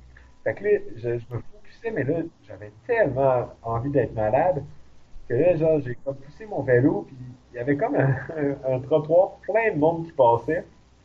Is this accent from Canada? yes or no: yes; Quebec, Canada; il dit d'où tu viens, je dis, ben, le Québec, là, au Canada